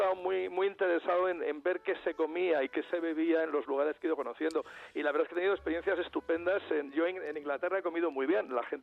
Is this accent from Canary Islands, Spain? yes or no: no; Madrid, Community of Madrid, Spain; luego llegué a Madrid para comenzar los estudios de primero de Educación General Básica. Después crecí en Madrid, estudié y pues más o menos tuve posibilidades de viajar.